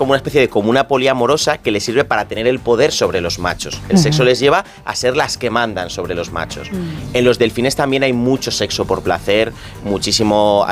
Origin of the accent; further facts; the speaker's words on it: Santander, Cantabria, Spain; now in Madrid, Spain; Soy de Santander, que soy del norte, diría que sí.